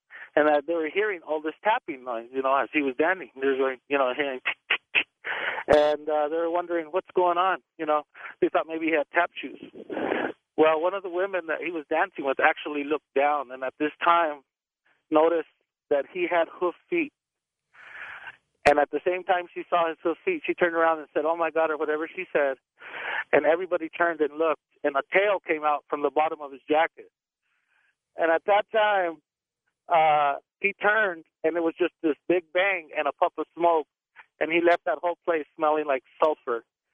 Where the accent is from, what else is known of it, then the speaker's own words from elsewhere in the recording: New Mexico, United States; My story goes back to New Mexico. I'm originally from New Mexico, born and raised